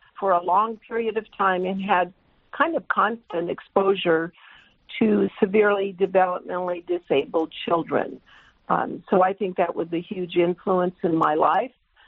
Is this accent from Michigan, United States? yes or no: no; California, United States; I grew up in California's San Joaquin Valley, which some people refer to as the salad bowl